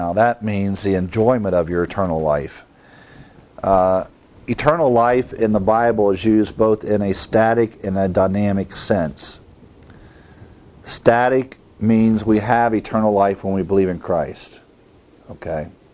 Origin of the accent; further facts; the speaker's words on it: Ohio, United States; Growing up in Ohio, the farmers had to, in the spring, plow the ground in order to plant the seed.